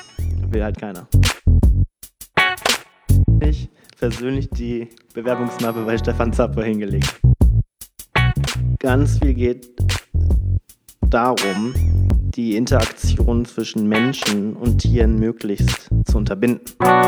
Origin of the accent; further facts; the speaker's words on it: North Rhine-Westphalia, Germany; now in Düsseldorf, Germany; Also ich komme aus einem ganz, ganz kleinen Kuhdorf am linken Niederrhein, aus Fährth. Und mittlerweile hat es mich in die große, weite Welt getrieben, 40 Kilometer weiter nach Düsseldorf.